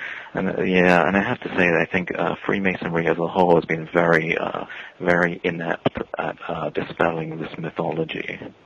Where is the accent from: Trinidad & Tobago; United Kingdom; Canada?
United Kingdom; also born or lived in United States; I'm from Britain originally, but I did live in America for quite a while